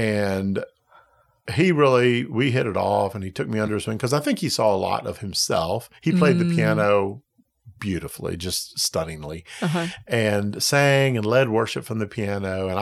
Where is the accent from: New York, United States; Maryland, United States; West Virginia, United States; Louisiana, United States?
Maryland, United States; Oh, I grew up in the Washington, D.C. area.